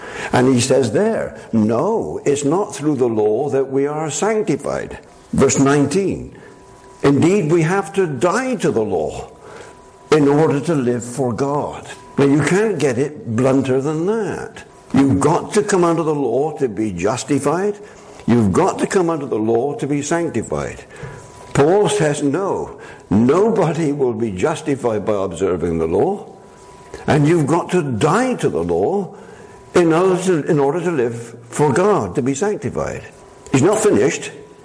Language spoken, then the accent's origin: English; England, United Kingdom; Now, as an Englishman, it's what I am, this is part of my genes.